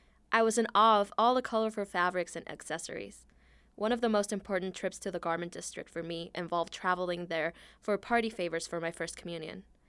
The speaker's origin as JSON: {"language": "English", "town": "Tijuana", "region": "Baja California", "country": "Mexico", "tie": "born or raised there", "moved": "as an adult", "said": "I grew up in Tijuana, but had been coming to LA since I was a little kid. My family's business was a bridal shop, and our main source of supplies was downtown LA's garment district."}